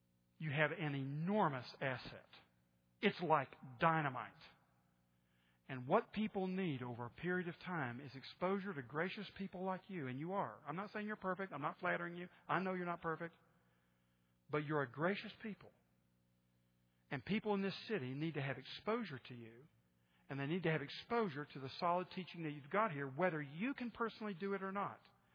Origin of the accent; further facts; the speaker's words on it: United States; I grew up near the Smoky Mountains, not close enough to them to make out the individual trees, but close enough to them to make out the purple majesty.